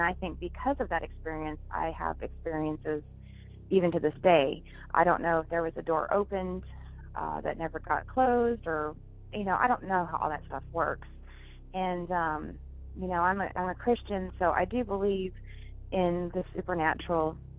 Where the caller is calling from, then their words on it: the South, United States; I'm calling from the South. We'll just put it that way.